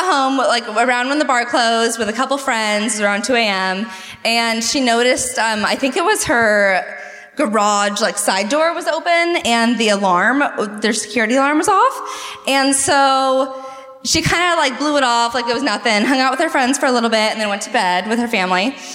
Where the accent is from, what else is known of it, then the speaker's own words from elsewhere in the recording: San Diego, California, United States; I am from San Diego. Oh. I live out in Alpine, which is way east.